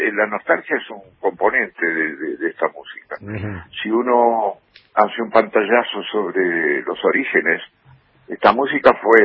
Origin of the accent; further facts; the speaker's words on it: Seville, Andalusia, Spain; moved away; yo derramé algunas lágrimas escuchando la música de mi pueblo, claro, de Sevilla, exactamente.